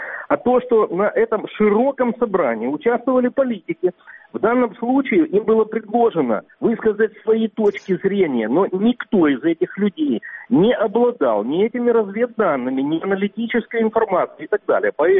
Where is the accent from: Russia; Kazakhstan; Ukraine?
Ukraine; Crimea; ну вот даже я, крымчанин, который ввязан в эту ситуацию, для которого это личная трагедия